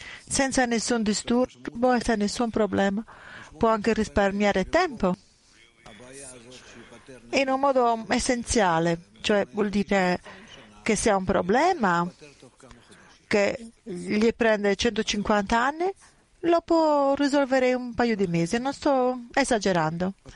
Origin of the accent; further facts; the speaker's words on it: Irkutsk, Irkutsk Oblast, Russia; Italian is a second language; Vengo da Kutsk.